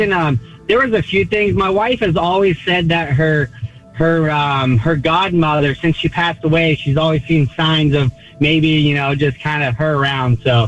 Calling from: Conroe, Texas, United States; I'm calling from Conroe, Texas.

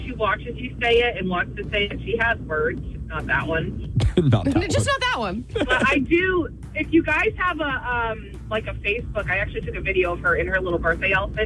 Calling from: Hillsborough, New Hampshire, United States; I'm from Hillsborough.

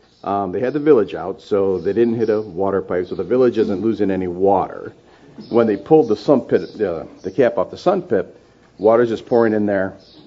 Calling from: Lake Geneva, Wisconsin, United States; from Lake Geneva.

